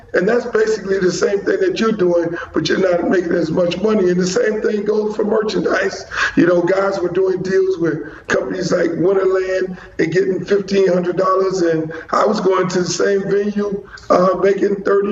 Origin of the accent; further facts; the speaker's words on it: Miami, Florida, United States; You know, I'm from Miami, you know, and the music is from Miami, and we have a lot of Latin influence. We have a Haitian influence. We have Jamaicans, Bahamians.